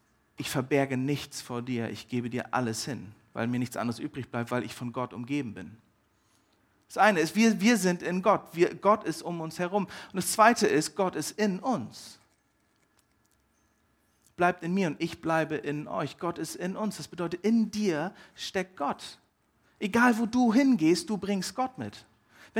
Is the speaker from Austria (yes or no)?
no; England, United Kingdom; Ich bin Engländer